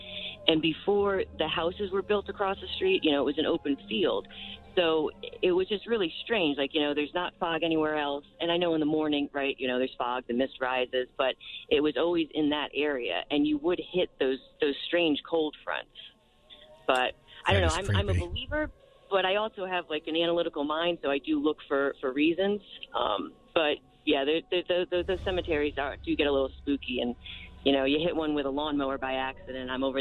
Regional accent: Easton, Connecticut, United States; So I grew up in Easton, and I also worked in Easton.

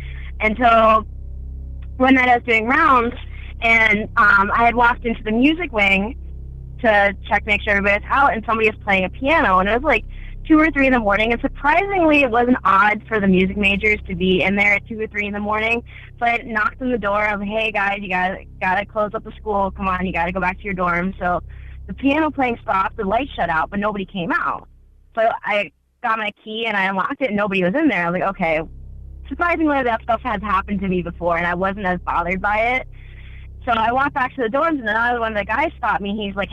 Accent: Pennsylvania, United States; I'm actually from Pennsylvania, and I just started listening to your show a couple weeks ago

